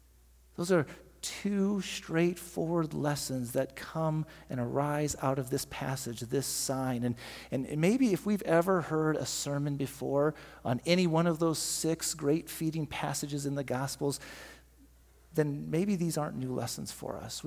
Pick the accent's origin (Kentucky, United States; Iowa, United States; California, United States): Iowa, United States; my hometown that I grew up in Northwest Iowa.